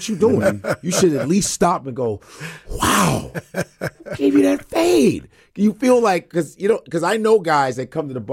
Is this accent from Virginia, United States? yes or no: no; Chicago, Illinois, United States; Because as a man, I growing up in Chicago, you walked up into a barbershop.